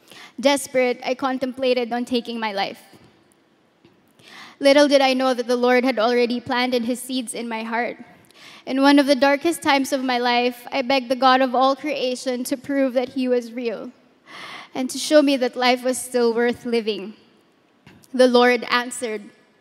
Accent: Manila, Metro Manila, Philippines; I am an only child born and raised in Tondo, Manila.

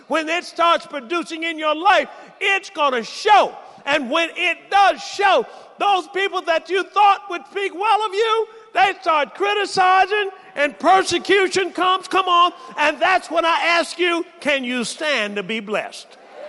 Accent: Tuskegee, Alabama, United States; When I was young, I was brought up in Tuskegee, Alabama. And that's where the famous Tuskegee Airmen were.

